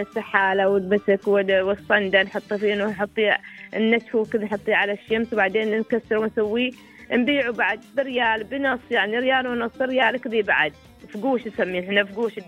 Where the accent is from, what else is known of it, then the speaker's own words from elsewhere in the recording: United Arab Emirates; عندنا في الإمارات